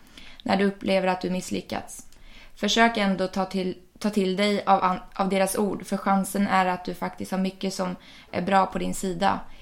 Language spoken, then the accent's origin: Swedish; Karlskoga, Örebro County, Sweden; Jag kommer ihåg när jag bodde hemma i Karlskoga. Och mamma